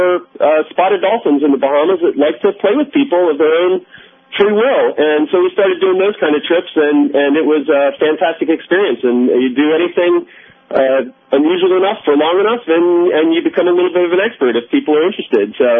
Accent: Florida, United States; I grew up in South Florida here, and I've been a boat captain for my whole life

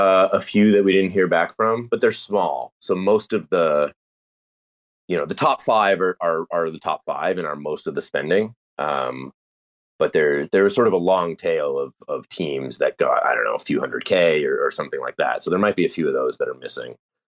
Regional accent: Canada; Yes, I'm Canadian. Someone asked me if I'm Canadian because of my accent. Obviously, I'm Canadian.

